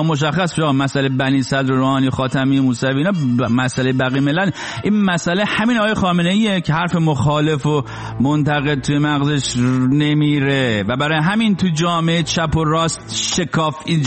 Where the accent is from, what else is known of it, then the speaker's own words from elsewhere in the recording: Rasht, Gilan, Iran; now in New York, United States; خب منم اهل رشتم